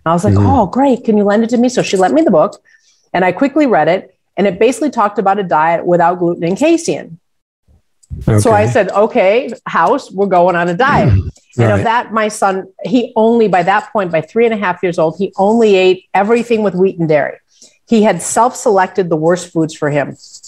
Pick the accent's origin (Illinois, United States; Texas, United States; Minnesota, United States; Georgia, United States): Illinois, United States; Chicago; I'm from Chicago.